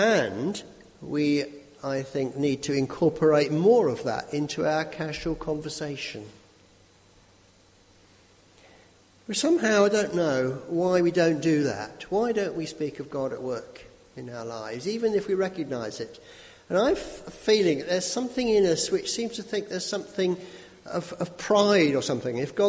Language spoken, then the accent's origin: English; England, United Kingdom; And I think we sometimes, as English British Christians, sometimes are not very upfront about this